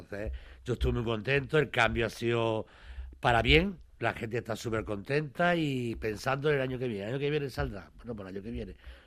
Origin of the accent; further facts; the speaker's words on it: Arjona, Andalusia, Spain; Yo, por ejemplo, soy de Arjona, y yo en Arjona